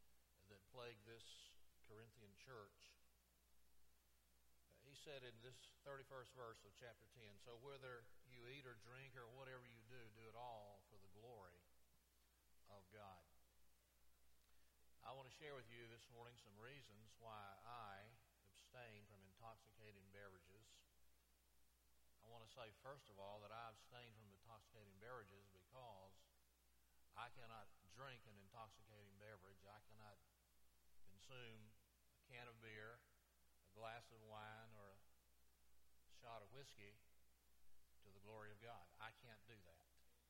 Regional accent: Florella, Alabama, United States; When I was a boy growing up in Florella, Alabama, you were white, you wanted to buy a beer, you went to the pool hall downtown.

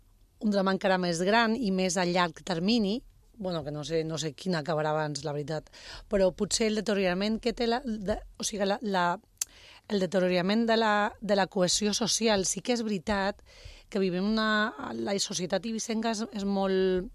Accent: Cala de Bou, Balearic Islands, Spain; Era com jo que som de Cala de Bou

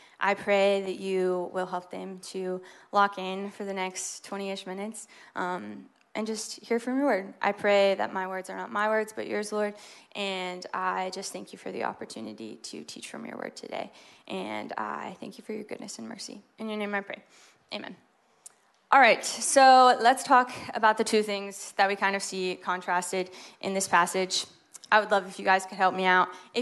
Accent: Marietta, Georgia, United States; I'm not from South Carolina. I'm from Marietta, Georgia, which is basically Atlanta.

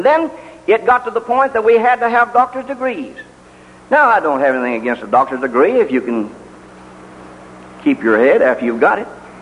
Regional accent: Franklin, Texas, United States; born there; I moved back to Texas, my home state. I was born down here at Franklin.

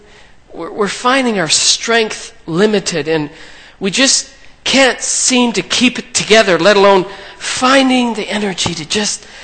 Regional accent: Saskatchewan, Canada; because we're from Saskatchewan in the snow

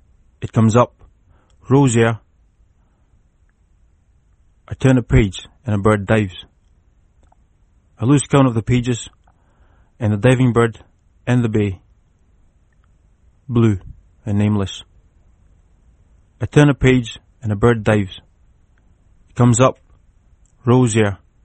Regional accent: Fiji; moved away as an adult; now in United Kingdom; I'm originally from Fiji. I came over to Britain in 2002 to come and join the British Army

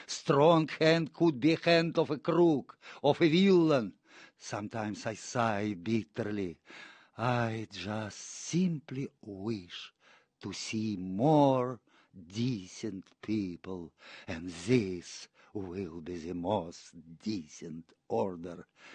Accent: Siberia, Russia; accent: Siberian; English is a second language; I'm sorry for my inevitably Siberian accent.

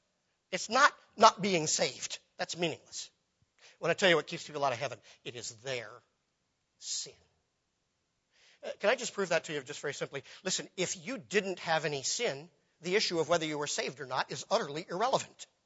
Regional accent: United States; I'm an American, I can say that.

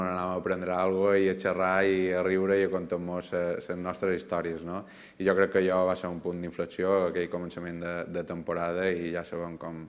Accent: Balearic Islands, Spain; com a mallorquí, com a mallorquinista

